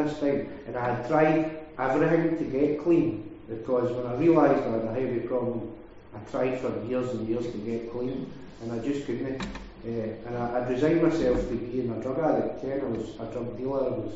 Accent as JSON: {"language": "English", "region": "Leinster", "country": "Ireland", "said": "I'm from Offaly."}